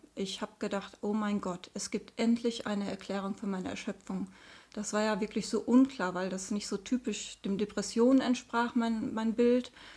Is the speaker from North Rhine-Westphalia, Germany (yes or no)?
yes; Duisburg, North Rhine-Westphalia, Germany; Ich komme aus Duisburg, bin 53 Jahre alt